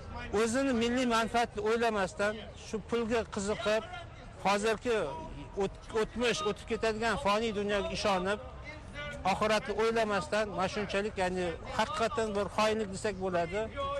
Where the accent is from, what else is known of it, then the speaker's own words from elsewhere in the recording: Tashkent, Uzbekistan; now in Montreal, Canada; Men asli Toshkentlikman. Turkistonlik desak bo'ladi. Bugun Kanadadan keldik. Kanada Montreal shahrida.